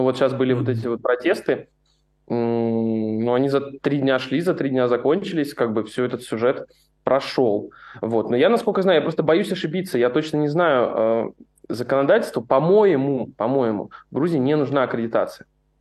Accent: Russia; Это либо обычно тебя спрашивают, откуда ты? Из России.

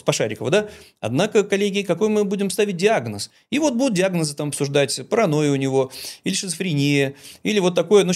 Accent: Saint Petersburg, Russia; Так как он из моего родного города, из Ленинграда

